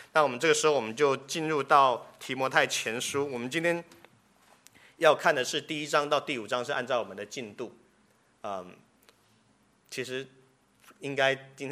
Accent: Taiwan; 可能我从台湾来比较有这种感觉，因为台湾本身就是一个充满异教色彩 的地方

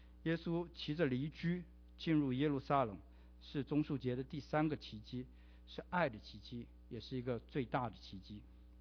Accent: China; 就是我们中国人有句话说得好

